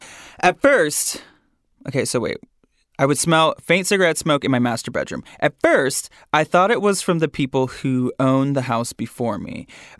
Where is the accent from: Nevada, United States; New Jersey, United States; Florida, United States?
Florida, United States; Have I been antiquing in Florida? Honey, I am an antique from Florida.